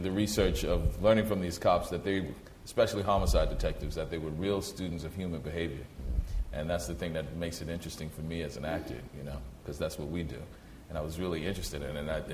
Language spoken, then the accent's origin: English; New Orleans, Louisiana, United States; I'm originally from New Orleans, and it reminded me of home.